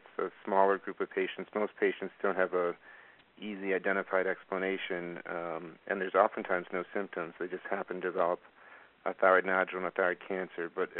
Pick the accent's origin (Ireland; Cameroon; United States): United States; Buffalo, New York; So as you mentioned, I'm from Buffalo, New York.